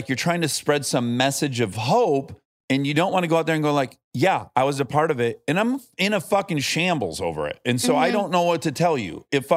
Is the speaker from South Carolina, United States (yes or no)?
no; Detroit, Michigan, United States; You're from Boston. I'm from Detroit.